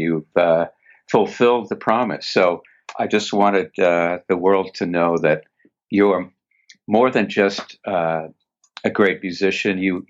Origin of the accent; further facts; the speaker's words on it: Kansas City, Missouri, United States; took private lessons, got in the school orchestra, made it to the local youth symphony in Kansas City, my hometown.